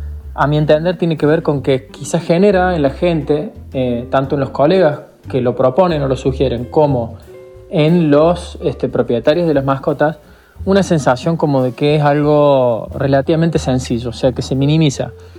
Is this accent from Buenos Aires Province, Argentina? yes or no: no; Córdoba, Argentina; Yo me fui a estudiar a Río Cuarto, yo soy de Córdoba capital, y me fui a estudiar a Río Cuarto